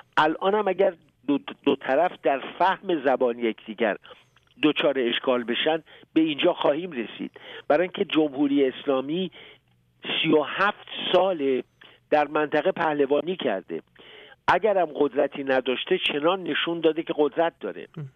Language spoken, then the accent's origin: Persian; Iran; به عنوان یک ایرانی آرزو میکنم این اتفاق نیفته.